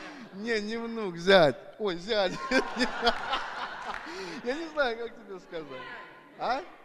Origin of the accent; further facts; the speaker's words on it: Portland, Oregon, United States; Вот, я из Портленда. У меня здесь есть родственники.